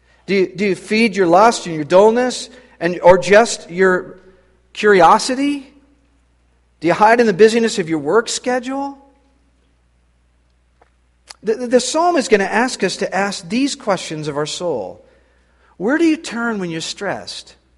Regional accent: Boise, Idaho, United States; I was raised in Boise, Idaho, where there were maybe three or four black people that I met my whole growing up.

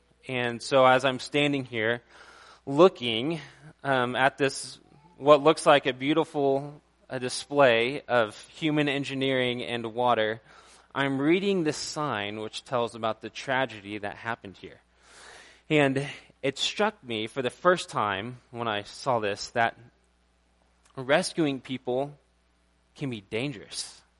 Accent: Fort Worth, Texas, United States; I grew up in Fort Worth, Texas, and in downtown Fort Worth, they have these fountains.

